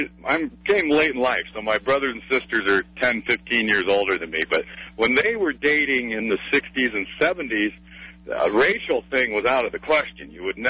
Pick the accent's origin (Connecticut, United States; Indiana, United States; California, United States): Indiana, United States; Gary; I grew up in the Midwest in Gary, Indiana, and during the 60s I was in elementary school